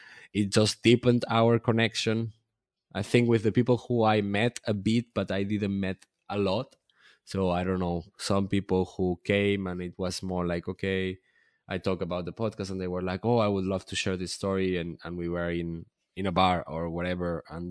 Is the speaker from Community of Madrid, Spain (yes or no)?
no; Catalonia, Spain; first language Catalan; English is a second language; producing the same format in Catalan, in my mother tongue